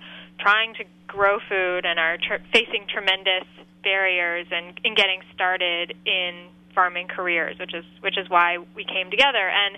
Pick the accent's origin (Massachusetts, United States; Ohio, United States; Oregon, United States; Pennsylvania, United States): Ohio, United States; Columbus; I grew up in right outside of Columbus, Ohio